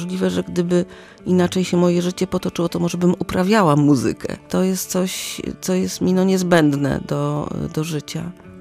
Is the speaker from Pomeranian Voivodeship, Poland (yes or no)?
yes; Gdynia, Pomeranian Voivodeship, Poland; No ja mieszkam w bardzo ładnym miejscu, bo jestem dziewczyną z Oksywia i po latach wróciłam do mojego domu rodzinnego. To jest dom z ogrodem, który wybudował mój dziadek